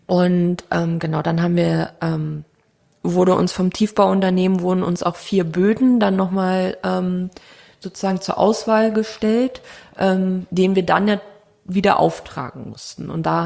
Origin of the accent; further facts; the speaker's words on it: Brandenburg, Germany; now in Nuremberg, Germany; also ich weiß, wir sind hier in Franken, bin aus Brandenburg, ich darf Bayern sagen, Spaß